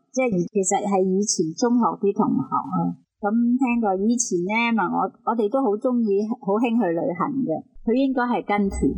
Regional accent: China; 所以我哋中国人都有句说话啦，

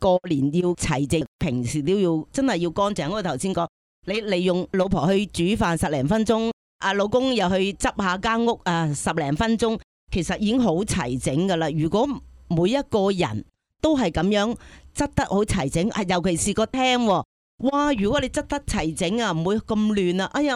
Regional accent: China; 咁我哋中國人啊嘛，中意飲茶

